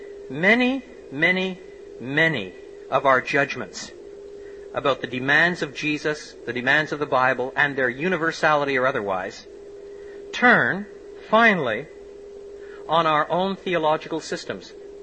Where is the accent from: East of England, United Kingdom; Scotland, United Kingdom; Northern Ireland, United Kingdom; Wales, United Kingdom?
East of England, United Kingdom; Cambridge; it's all right, I'm from Cambridge too, I can crack jokes like that.